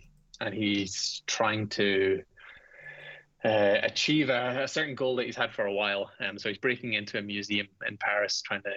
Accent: Scotland, United Kingdom; DC and Marvel obviously were big enough that they did make it over here, but there was just no access to it for me as a kid.

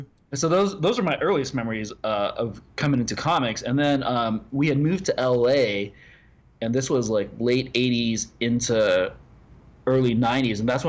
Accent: Burien, Washington, United States; also born or lived in Seattle; We used to live up in Washington, in Seattle. I grew up in Burien.

